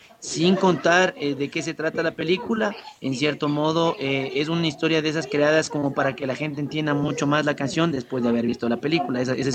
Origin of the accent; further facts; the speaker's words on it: Ecuador; los ecuatorianos somos tanto las cosas buenas como las cosas malas.